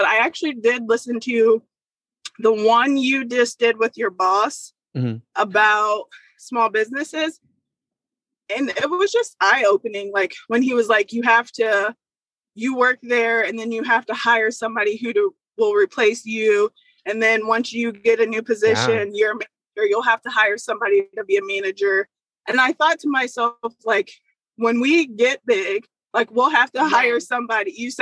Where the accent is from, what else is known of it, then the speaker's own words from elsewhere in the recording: Akron, Ohio, United States; We're both from Akron. We originated from Akron.